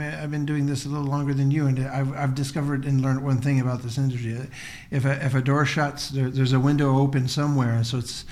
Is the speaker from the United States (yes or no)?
no; Canada; I'm biased as a Canadian, but Canada's probably the best offering out there in the marketplace.